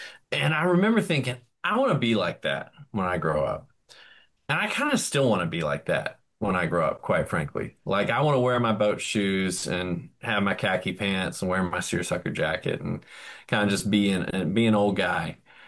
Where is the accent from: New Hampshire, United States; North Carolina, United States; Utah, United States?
North Carolina, United States; Charlotte; I mean, so I'm from Charlotte and I go to Charlotte.